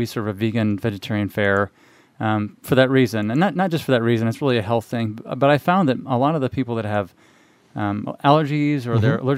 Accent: Springfield, Missouri, United States; moved away as an adult; I'm originally from Missouri, mm-hmm. Springfield, Missouri, actually. Mm-hmm. And grew up there, went to high school there, and then left

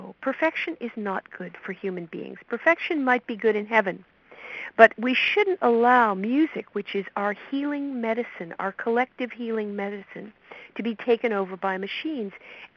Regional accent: New York City, New York, United States; I come from the East Village, as everybody may, I hope, know. The East Village is where the artists live in New York City.

